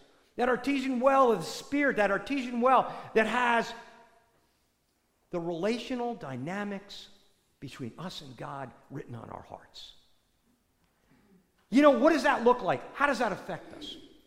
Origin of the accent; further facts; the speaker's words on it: United States; I was raised right outside of New York City, so I had channels 2, 4, 5, 7, 9, 11, and 13.